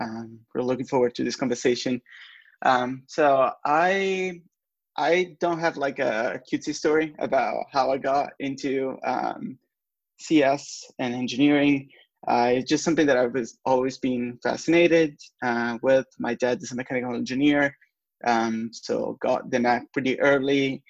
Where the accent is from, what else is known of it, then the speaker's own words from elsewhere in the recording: Florence, Tuscany, Italy; I'm from Italy. In Italy, you often go to the university that is closest to you. You typically don't move much. If you have a decent institution right where you are from. I'm from Florence.